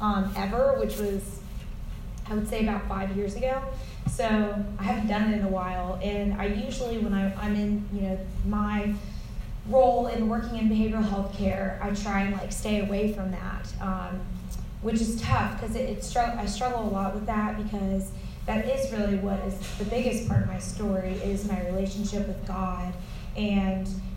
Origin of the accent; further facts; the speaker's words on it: Atlanta, Georgia, United States; So I am from Atlanta, Georgia. I went to Wesleyan High School. So I went to a small private Christian school in Norcross, Georgia.